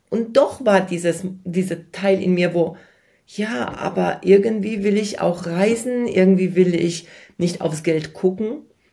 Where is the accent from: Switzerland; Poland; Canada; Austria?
Poland; now in Germany; ich komme aus Polen, wir sind relativ bescheiden aufgewachsen